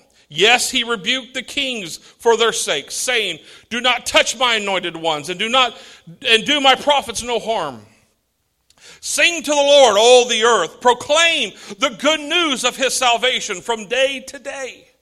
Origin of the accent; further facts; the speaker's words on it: California, United States; also born or lived in Missouri / New Mexico / Louisiana; You know, I'm from born and raised in California, but I came through California, Missouri, New Mexico, Louisiana. You know, I mean, it's like I'm in my fifth state, fourth time zone in my lifetime.